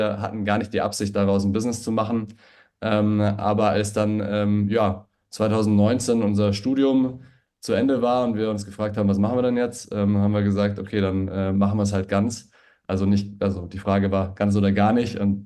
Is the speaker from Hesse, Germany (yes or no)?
no; Bavaria, Germany; also born or lived in Vienna, Austria; ist ein 31-jähriger Unternehmer aus München. Ich bin gebürtiger Wiener tatsächlich, bin dann aber in der Nähe von München aufgewachsen.